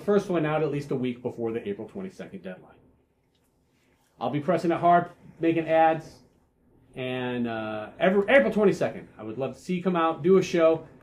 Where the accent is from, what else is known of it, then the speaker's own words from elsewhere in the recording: Chicago, Illinois, United States; I am from Chicago.